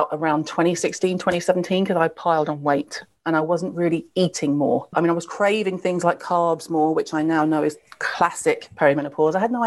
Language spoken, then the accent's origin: English; the South, United States; I was raised in the South in America. All we ate was shellfish, you know.